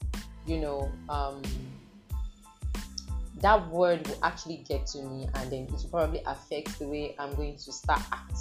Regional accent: Ibadan, Oyo, Nigeria; See, I grew up in Mokola. Don't ask anybody that grew up in Mokola, that knows Mokola in Ibadan, like, is one of the razest place you can grow up in.

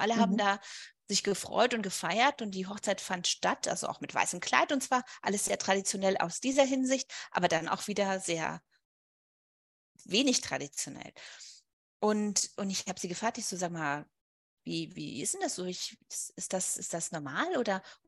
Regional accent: Germany; also born or lived in Spain; weil ich bin ja Deutsche und Spanierin und deswegen vergleiche ich die beiden Länder auch mal ganz gerne.

